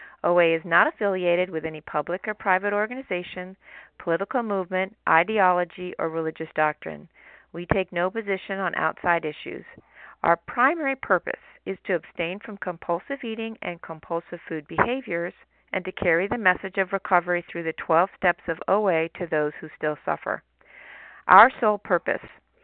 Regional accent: Maryland, United States; I am a recovered compulsive overeater from Maryland.

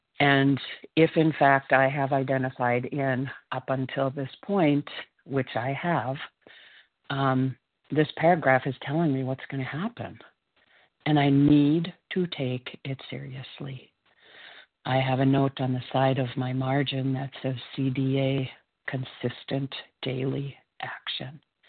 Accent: Minnesota, United States; I am from Minnesota, currently blessed to be spending the winter in southern Texas.

